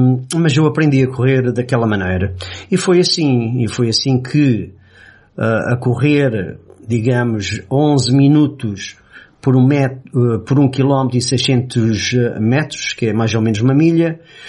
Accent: Ílhavo, Centro, Portugal; born there; E logicamente que nasci em Ilhavo.

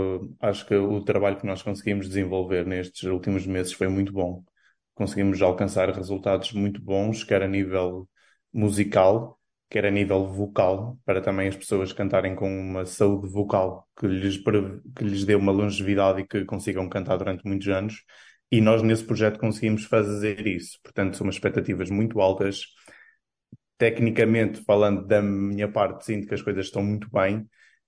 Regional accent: Cocujães, Aveiro, Portugal; Sou de Aveiro, da zona de Aveiro, sou de uma freguesia da zona, não da zona de Aveiro, mas do distrito de Aveiro, portanto sou de Vila de Cocujães, que é pertinho. Estudei em Aveiro

